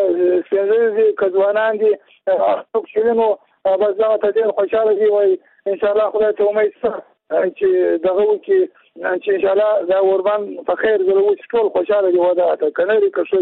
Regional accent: Laghman, Afghanistan; زه د لغمان دی ولایت دی ولسوالۍ نه

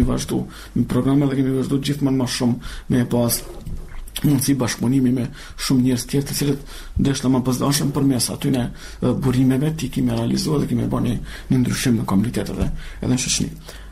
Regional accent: Kosovo; Ne, si kosovar, si pjesëtar të komuniteteve roma, ashkali dhe egjiptian

